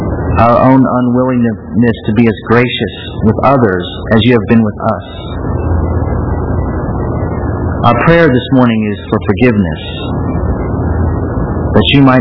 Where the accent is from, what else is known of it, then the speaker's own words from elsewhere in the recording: Staunton, Illinois, United States; As you know, I came from Staunton, Illinois, which it would surprise me if anybody knew where that was, which is a little town of about 5,000 people